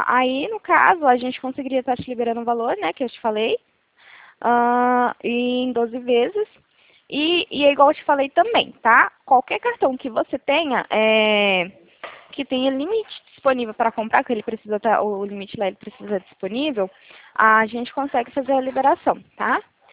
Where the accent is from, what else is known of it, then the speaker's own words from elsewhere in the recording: Ribeirão Preto, São Paulo, Brazil; eu sou aqui de Ribeirão Preto, São Paulo.